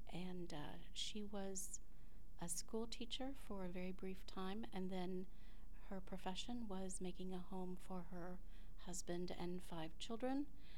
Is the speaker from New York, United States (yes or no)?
yes; Suffern, New York, United States; born there; I was born in 1957 in January in Suffern, New York, which is a small town outside of New York City.